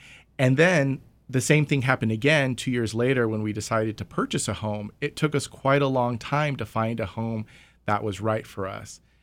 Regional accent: Clovis, California, United States; now in Tuolumne County, United States; So I am originally from Clovis, California. That's where I was born and raised.

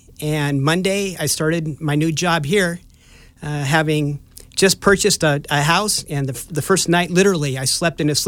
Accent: Concord, California, United States; now in Juneau, United States; I grew up in the Concord area, so not really an Alaska guy per se. I spent 28 years teaching and administrating in Northern California

